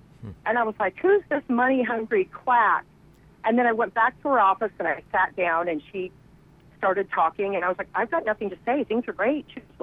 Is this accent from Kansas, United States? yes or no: yes; Kansas, United States; I am from Kansas, and I was raised.